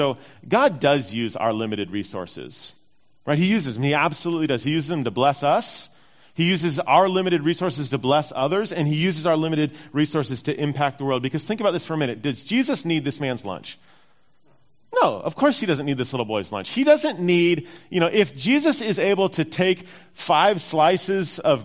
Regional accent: California, United States; So they're leaving, and I'm from Northern California.

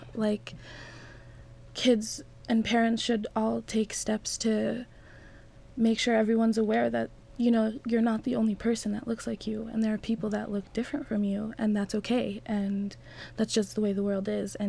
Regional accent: Colorado, United States; I was born and raised in Colorado, so I've never been to Africa

